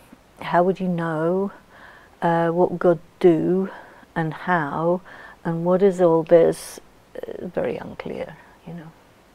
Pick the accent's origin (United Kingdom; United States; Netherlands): United Kingdom; England; In the culture that I grew up in England